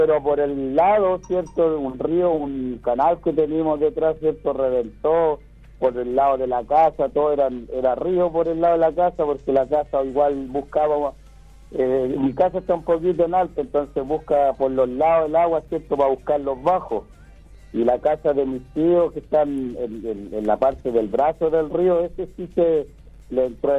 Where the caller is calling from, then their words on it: Cachapoal, Ñuble, Chile; Mire, yo soy del sector de Canchiuque.